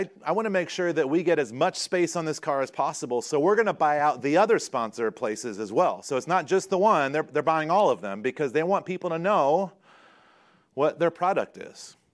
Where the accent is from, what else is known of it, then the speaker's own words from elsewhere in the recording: North Carolina, United States; I grew up in North Carolina.